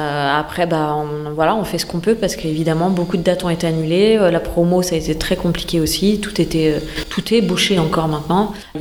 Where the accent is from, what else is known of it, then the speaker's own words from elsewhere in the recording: Paris, Île-de-France, France; je suis d'origine bretonne, moi, tu me demandais d'où je venais. Alors je suis née à Paris et grandie à Paris, mais j'avais un papa de Rennes et du coup j'ai passé pas mal de temps en Bretagne